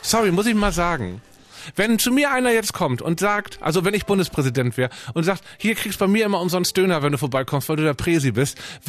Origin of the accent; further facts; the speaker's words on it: Northern Germany, Germany; Bei uns heißen die auch Schmalzkuchen in Norddeutschland.